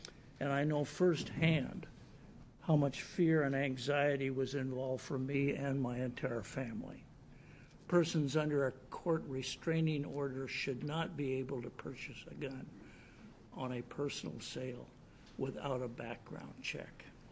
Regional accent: Wellport, Oregon, United States; I'm from Wellport, Oregon.

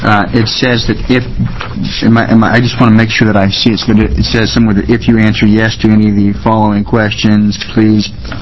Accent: Midwest, United States; You know, I grew up in the Midwest, and I lived here since 1988

